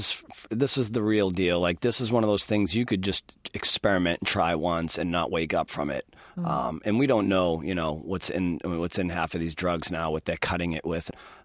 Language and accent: English; Lawrence, Massachusetts, United States; Lawrence, Massachusetts is my hometown. I was born and raised there, spent the first two decades of my life there.